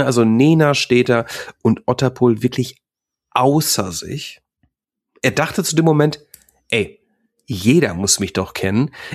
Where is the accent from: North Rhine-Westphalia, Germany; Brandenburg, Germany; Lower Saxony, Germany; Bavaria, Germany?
North Rhine-Westphalia, Germany; Hagen; born there; Ich wurde auch in Hagen geboren